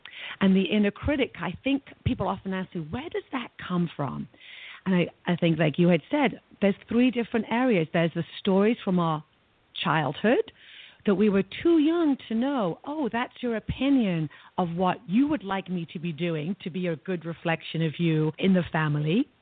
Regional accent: England, United Kingdom; Like for me, I grew up in England where we had a very similar but different belief.

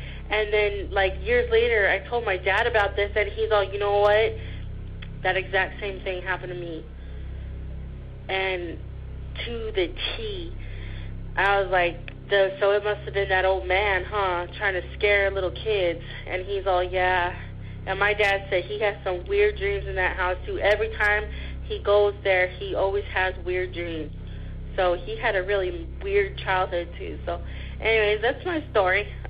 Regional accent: Texas, United States; I'm calling again. Okay, I'm from Texas.

